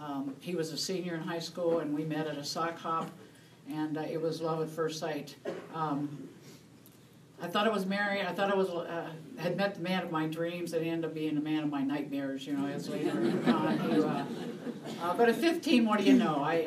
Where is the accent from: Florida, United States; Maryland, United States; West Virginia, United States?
West Virginia, United States; We're from West Virginia, as my husband says, a bunch of hillbillies back there in West Virginia.